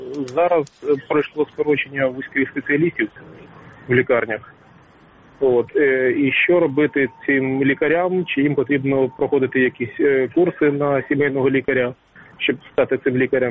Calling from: Kyiv, Ukraine

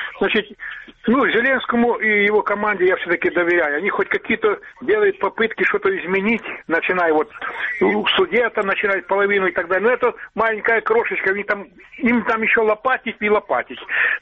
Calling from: Kyiv, Ukraine; Алло, добрый день.

